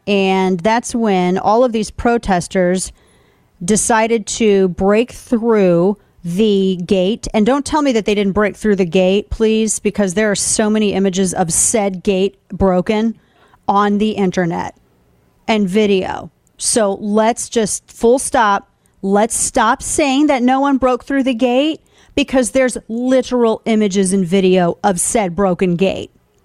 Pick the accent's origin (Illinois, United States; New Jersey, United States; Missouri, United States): Missouri, United States; St. Louis; I lived there my entire, born and raised in St. Louis.